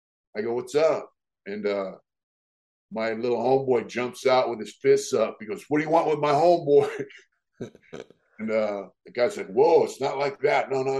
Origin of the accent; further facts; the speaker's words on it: San Diego, California, United States; I told him, look, we're from San Diego.